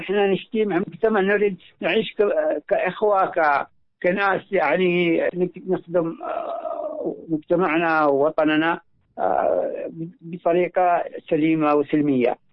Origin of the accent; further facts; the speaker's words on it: Al Hudaydah, Yemen; أنا من الحديدة